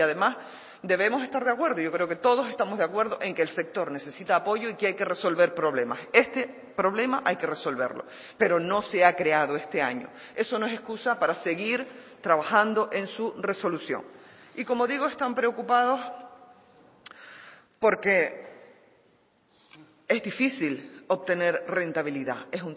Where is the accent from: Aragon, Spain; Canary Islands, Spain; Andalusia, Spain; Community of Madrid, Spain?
Canary Islands, Spain; Valle Gran Rey; Yo recuerdo de pequeña en Valle Gran Rey estar en la playa o en la costa y a lo lejos ver pasar las manadas o bandadas.